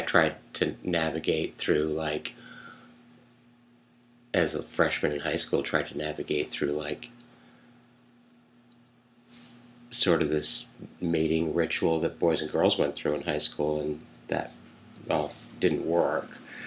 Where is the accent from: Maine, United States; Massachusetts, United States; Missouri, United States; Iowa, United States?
Maine, United States; Gorham; I grew up in Gorham and ended up going to school in Portland from like 72 to 74.